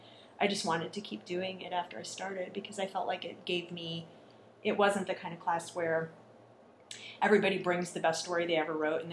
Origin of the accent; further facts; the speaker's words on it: Philadelphia, Pennsylvania, United States; also born or lived in Rockford, Illinois / California; But I actually, before that, I went to high school in Rockford. And before that, I grew up in Philadelphia.